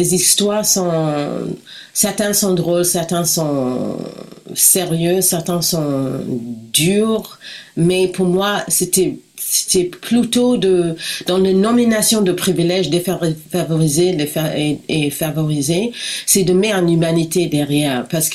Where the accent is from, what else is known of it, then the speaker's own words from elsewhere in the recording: Kenya; je viens du Kenya, qui est l'est de l'Afrique.